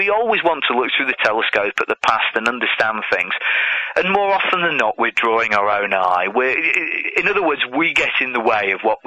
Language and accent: English; United Kingdom; I'm quite a royalist, being British.